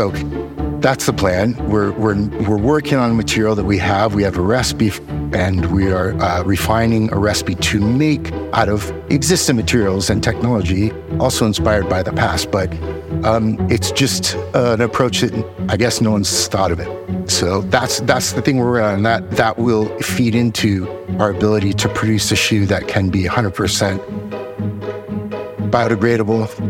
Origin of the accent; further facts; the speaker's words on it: Los Angeles, California, United States; you can hear by my accent, I'm not from around here. I come from Los Angeles, which is an industrial city, I've come to realize